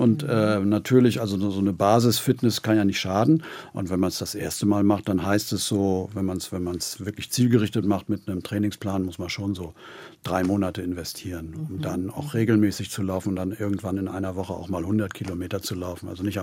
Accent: Germany; In meiner alten Heimat an der Wesermündung, da hat das alles ein bisschen länger gedauert.

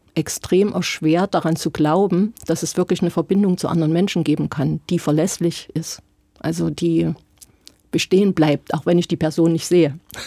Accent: Thuringia, Germany; also born or lived in Ore Mountains; Ich bin in Thüringen aufgewachsen und dann ins Erzgebirge verfrachtet worden, weil meine Mutter noch mal geheiratet hat.

